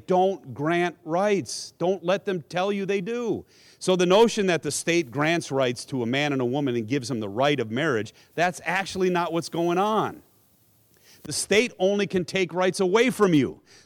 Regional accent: Finland; I'm from Finland. My grandparents are from Finland.

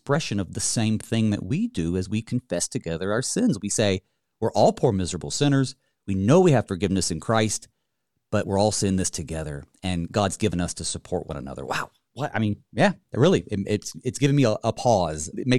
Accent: the South, United States; Growing up in the South in Baptist churches and a little bit more charismatic, for lack of a better word, not necessarily Pentecostal

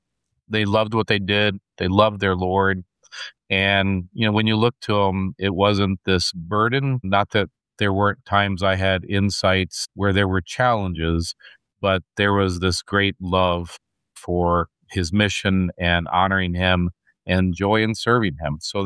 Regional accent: Gainesville, Florida, United States; Right here in Florida, Gainesville, about 2 hours from our district office.

